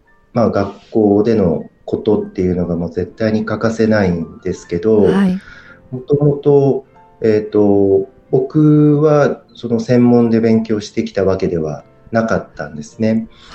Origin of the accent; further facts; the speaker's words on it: Oita, Japan; 僕たちも大分出身なんで、